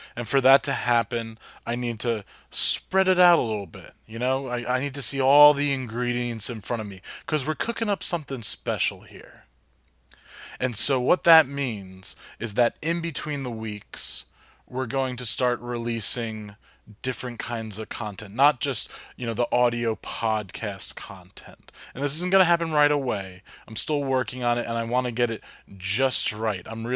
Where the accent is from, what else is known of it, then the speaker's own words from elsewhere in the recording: New Jersey, United States; also born or lived in Hoboken; I'm from Jersey, lived in Hoboken for a while.